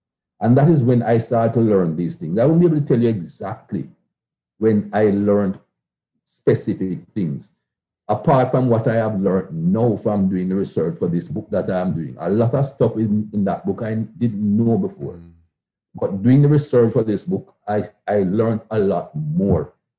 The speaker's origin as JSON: {"language": "English", "country": "Jamaica", "tie": "born or raised there", "said": "Growing up in Jamaica, and by the time I got to a sensible age in Jamaica"}